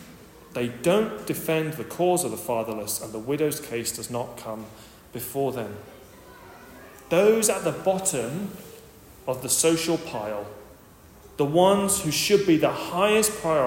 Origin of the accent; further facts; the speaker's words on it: Sheffield, Yorkshire and the Humber, United Kingdom; It's a prayer that I remember growing up in Sheffield.